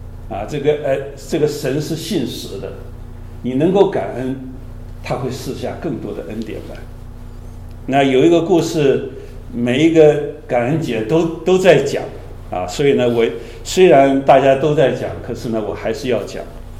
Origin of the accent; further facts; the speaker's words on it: China; 这个都是我们中国人来到这个新环境我们要学的